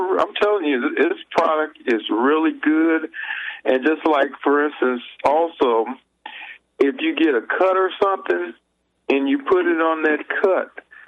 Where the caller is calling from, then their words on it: Kansas City, Missouri, United States; I'm calling from Kansas City, Missouri.